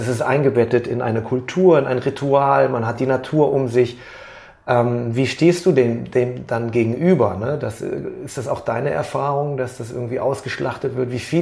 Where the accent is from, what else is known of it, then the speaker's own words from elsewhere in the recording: North Rhine-Westphalia, Germany; ich komme ja aus dem Köln-Bonner Raum